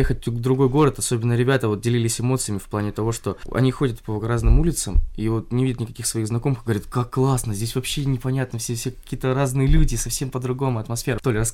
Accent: Primorsky Krai, Russia; я же приехал тоже с Приморья, и мне здесь очень уютно.

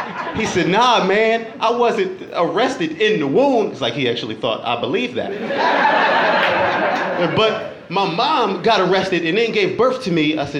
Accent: Philadelphia, Pennsylvania, United States; Because, you know, I'm from Philly, man. From Philly.

